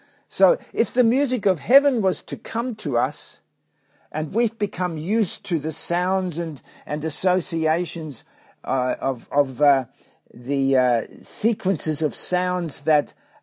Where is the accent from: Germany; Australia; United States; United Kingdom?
Germany; moved away; I was brought up in Germany, and the German music was really meaningful to me because I grew up with that. But when I came to some other kind of country, it was different